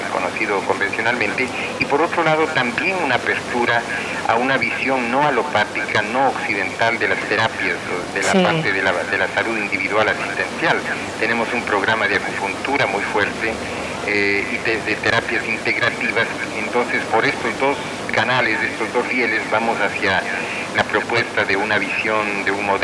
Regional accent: Ecuador; Estoy haciendo un trabajo de investigación ahora sobre el problema del dengue en mi país, en Ecuador.

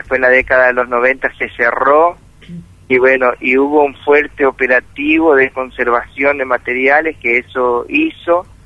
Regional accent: Puerto Piray, Misiones, Argentina; Yo soy de Puerto Piraí, sí.

